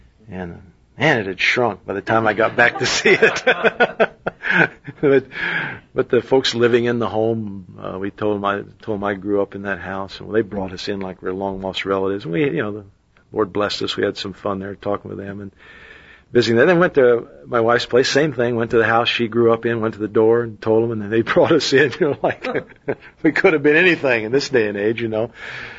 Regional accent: Indianapolis, Indiana, United States; born there; we were going to trek back up to Indiana and Minnesota, where we were born. I was born in Indianapolis, my wife in Minneapolis.

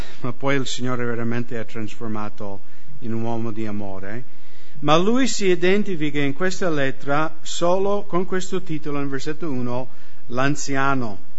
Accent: United States; Italian is a second language; noi americani, almeno delle mie parti, come siamo mezzi cowboy e mezzi boscaioli

